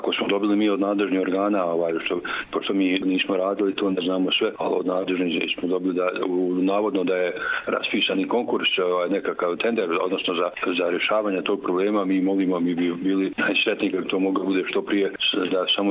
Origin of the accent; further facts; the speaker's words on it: Čerik, Bosnia & Herzegovina; iz Čerika sam prišljetnjačne zajednice, imamo problem vodosnadbijevanja u našem selu već nekih 10 godina